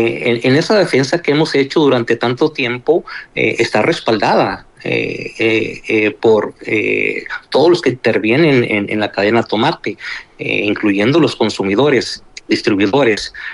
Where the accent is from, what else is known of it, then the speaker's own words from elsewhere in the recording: Mexico; por el sentir de nosotros como productores mexicanos